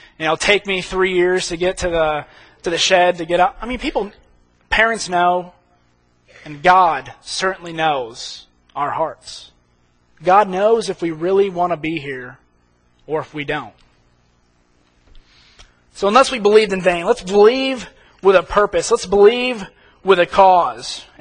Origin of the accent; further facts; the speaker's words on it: New York, United States; I grew up in New York. Hockey was everything up there.